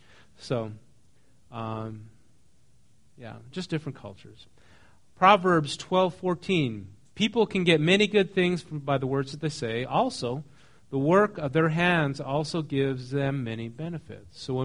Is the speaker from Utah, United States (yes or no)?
no; North Dakota, United States; Nebraska, I grew up in North Dakota.